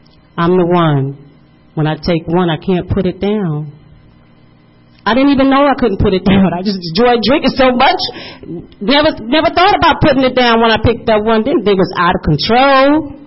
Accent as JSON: {"language": "English", "region": "East Coast", "country": "United States", "lives_now": "West Coast, United States", "said": "I'm from the East Coast, I'm over here on the West Coast."}